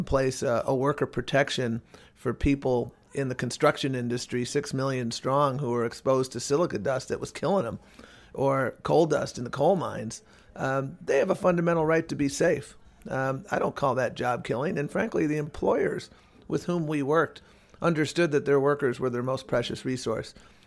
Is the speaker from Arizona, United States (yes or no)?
no; Buffalo, New York, United States; Well, I was born in Buffalo, New York, had the privilege of growing up there.